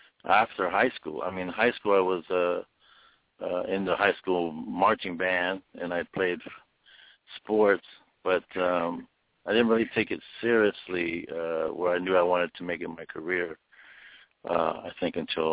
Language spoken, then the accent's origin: English; Oakland, California, United States; Yeah, my hometown, Oakland, California, we love it. We love it. We miss the Bay.